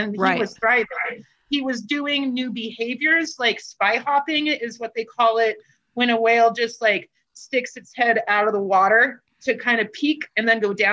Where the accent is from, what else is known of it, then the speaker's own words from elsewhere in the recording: Portland, Oregon, United States; I was only like 3 hours away from Keiko and growing up in Portland.